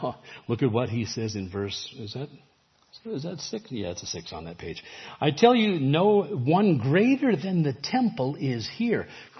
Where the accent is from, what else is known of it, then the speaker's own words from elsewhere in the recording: New York City, New York, United States; I was born in New York City, raised, went to college in New York City.